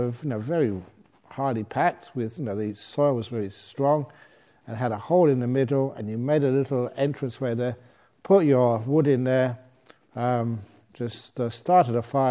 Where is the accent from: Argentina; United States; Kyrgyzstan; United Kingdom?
United Kingdom; England; born there; I was born in England.